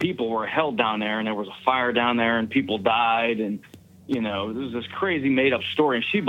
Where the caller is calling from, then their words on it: Pennsylvania, United States; from Pennsylvania.